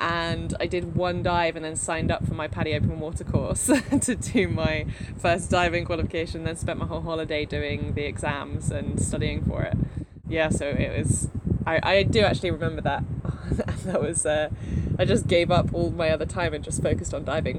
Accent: United Kingdom; I'm British, you can probably hear.

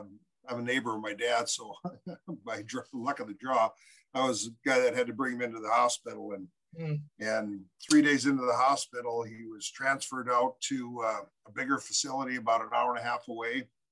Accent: Minnesota, United States; We're both from Minnesota.

